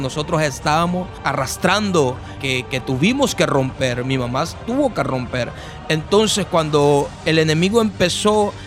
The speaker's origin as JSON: {"language": "Spanish", "town": "Tegucigalpa", "region": "Francisco Morazán", "country": "Honduras", "tie": "born or raised there", "said": "Yo crecí en Tegucigalpa, me empecé a llevar en las calles de Tegucigalpa."}